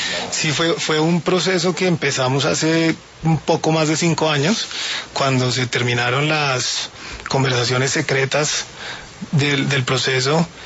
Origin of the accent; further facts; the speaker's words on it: Colombia; vivimos en Colombia, ¿qué podemos aportar nosotros como colombianos a esto?